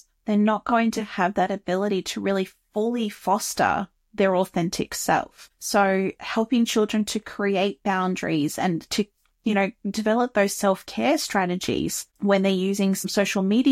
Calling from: Canberra, Australian Capital Territory, Australia; I'm actually joining you all the way from Canberra in Australia.

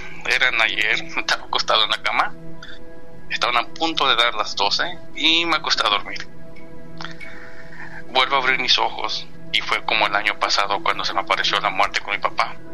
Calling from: Atlanta, Georgia, United States; de Atlanta, Georgia

